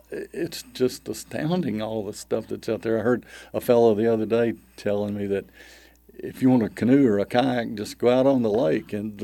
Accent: Batesville, Arkansas, United States; Batesville.

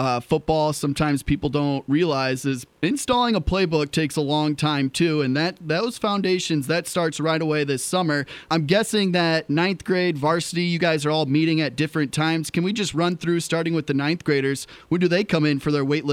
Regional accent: Quad Cities, Iowa, United States; When I was growing up in the Quad Cities, we would go over to Rock Island and play against some of the Illinois schools.

